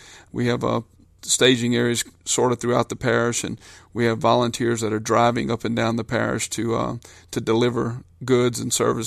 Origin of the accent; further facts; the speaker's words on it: Louisiana, United States; but Louisiana specifically, since this is my home state in Tangipahoa, my home parish, that, you know, we're very resilient.